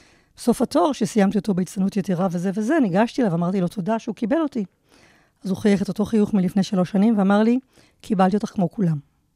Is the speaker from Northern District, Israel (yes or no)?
no; Kfar Haim, Central District, Israel; אז נולדתי וגדלתי בכפר חיים, שזה מושב ליד נתניה. גם הוריי נולדו וגדלו בכפר חיים, וכך מעולם לא הייתה לי סבתא בעיר. אז אני כפרייה ב-100%.